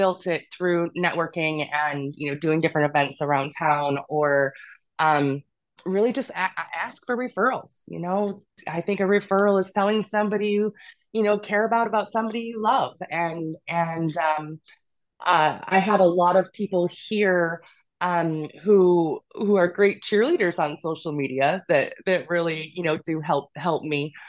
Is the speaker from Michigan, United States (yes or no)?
yes; Michigan, United States; moved away as an adult; now in California, United States; And I'm originally from Michigan, so I've actually only lived in California for 8 years